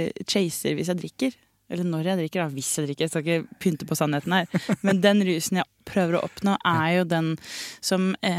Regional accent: Stokke, Vestfold, Norway; Jeg fra Stokke, egentlig.

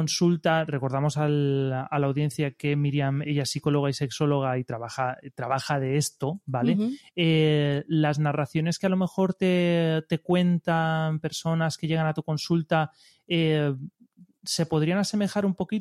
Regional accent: Elche, Valencian Community, Spain; nosotros que somos de Elche, Alicante, España, muy cerquita de aquí

